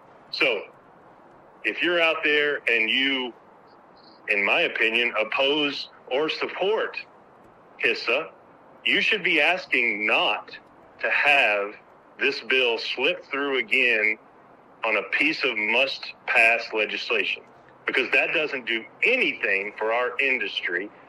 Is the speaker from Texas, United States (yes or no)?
no; Louisiana, United States; The flag waving that General Landry has done in my home state of Louisiana makes it very clear